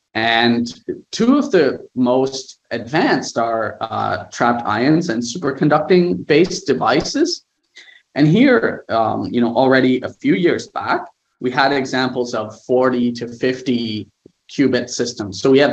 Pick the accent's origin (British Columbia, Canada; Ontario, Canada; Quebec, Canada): Ontario, Canada; Waterloo; actually I grew up in Waterloo, I have a lot of family in Waterloo.